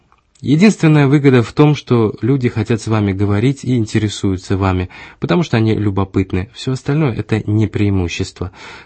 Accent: Prague, Czechia; дома говорил по-чешски. Большинство моих друзей говорит по-чешски, хотя у меня много друзей со всего мира. Я коренной пражанин.

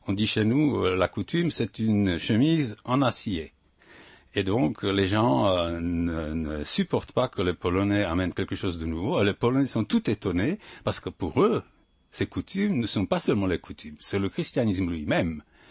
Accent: Moravia, Czechia; French is a second language; moved away; Je suis arrivé de la Moravie déchristianisée relativement, mais avec beaucoup de coutumes chrétiennes qui sont moraves, qui ne sont ni tchèques, ni silésiennes, sont moraves

